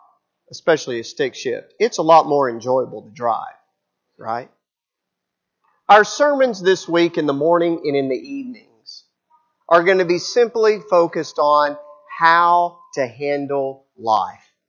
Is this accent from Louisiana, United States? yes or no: no; Lubbock, Texas, United States; moved away as an adult; When I was getting ready to go off to college, and I grew up in Lubbock, Texas, in the Panhandle, and I decided I wanted to go down to Temple Terrace